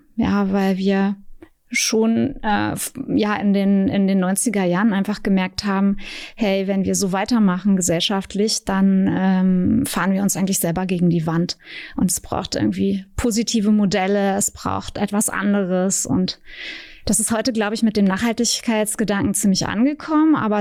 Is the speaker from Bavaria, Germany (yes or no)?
no; Siebenlinden, Saxony-Anhalt, Germany; Ich komme aus der Altmark, aus dem Ökodorf Siebenlinden